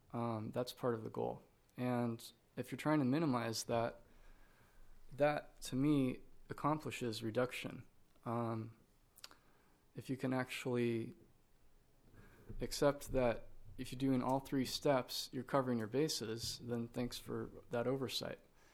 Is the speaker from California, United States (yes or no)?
yes; California, United States; I'm from the Little Lake Valley, and that's Mendocino County.